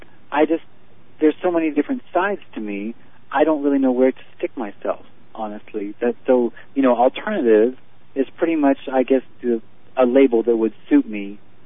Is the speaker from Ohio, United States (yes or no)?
yes; Ohio, United States; Of course, Peter. I'm from Ohio. I'm just a small town boy, and it's just me and my piano